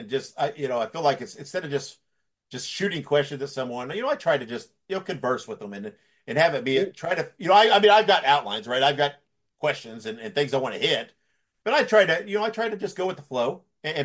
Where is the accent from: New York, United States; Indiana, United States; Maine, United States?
Indiana, United States; I was born and raised in Indiana.